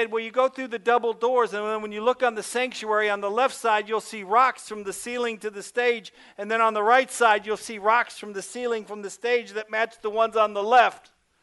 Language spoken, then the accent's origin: English; Ohio, United States; I'm in Ohio looking for churches. Thinking, that's my home state. I'll go to Ohio and get me a church.